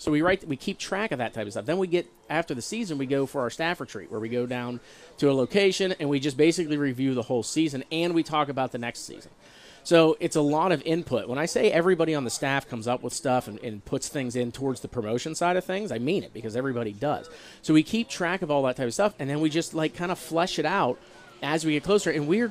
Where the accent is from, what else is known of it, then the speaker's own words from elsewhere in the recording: Altoona, Pennsylvania, United States; also born or lived in State College; Yeah, well, I was born in State College and grew up in Altoona.